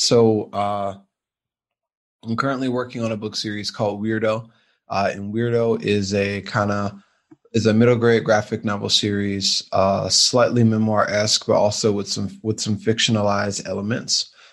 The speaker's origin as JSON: {"language": "English", "town": "Atlanta", "region": "Georgia", "country": "United States", "tie": "born or raised there", "said": "I am based in Atlanta, Georgia. Atlanta's where I'm hanging my hat right now. Born and raised here."}